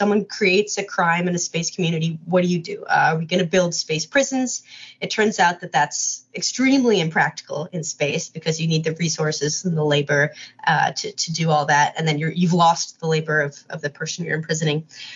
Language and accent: English; United States; And I would never have considered that as a feasible possibility here on Earth, especially as an American.